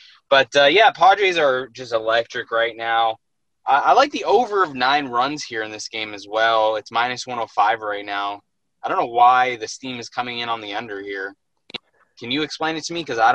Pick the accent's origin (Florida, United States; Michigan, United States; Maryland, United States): Florida, United States; Miami; Next game on the board, we got my hometown, Miami Marlins